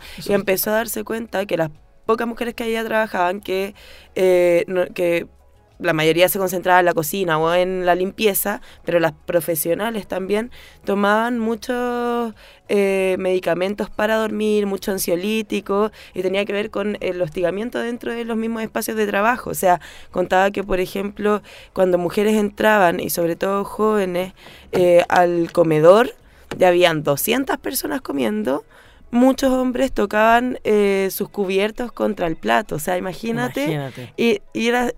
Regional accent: Rancagua, O'Higgins, Chile; porque soy de Rancagua, entonces minería

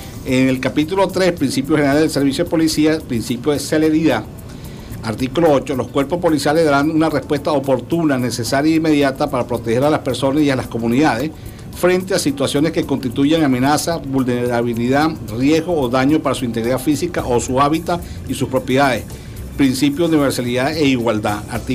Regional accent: Venezuela; Pueblo somos los más de 30 millones de venezolanos que cohabitamos en esta nación, que tenemos cédula de identidad como venezolanos

